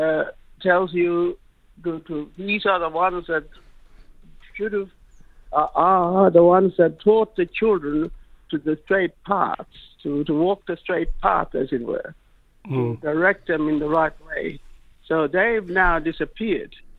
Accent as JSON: {"language": "English", "region": "Western Australia", "country": "Australia", "tie": "born there", "said": "all my mob are here in the Kimberley, in the West Kimberley. I come from three tribes myself. Mm-hmm. I was born on Goniandi land."}